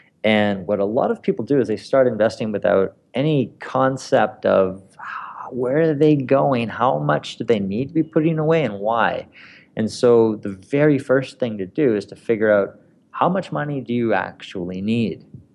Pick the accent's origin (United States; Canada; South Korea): Canada; as a Canadian, for example, I could not use